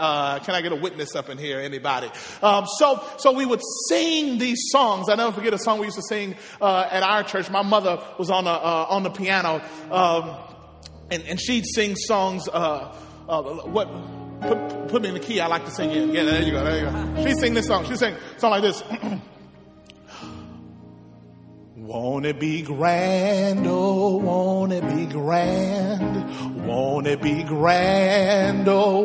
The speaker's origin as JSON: {"language": "English", "region": "Mississippi", "country": "United States", "tie": "born or raised there", "said": "Growing up in Mississippi, we used to sing songs in our church that would often talk about heaven"}